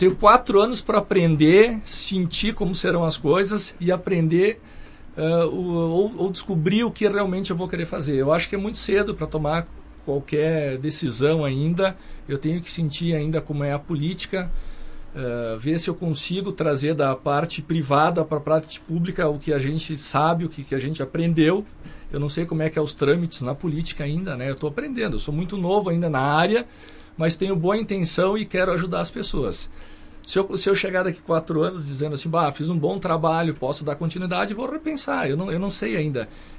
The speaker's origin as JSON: {"language": "Portuguese", "town": "Caxias", "country": "Brazil", "said": "Sou de Caxias."}